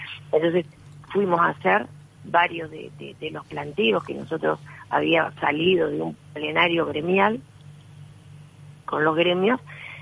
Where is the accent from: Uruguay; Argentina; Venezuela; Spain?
Uruguay